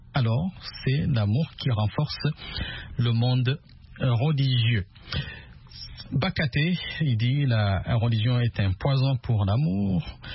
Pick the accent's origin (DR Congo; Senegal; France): DR Congo; Ici chez nous en RDC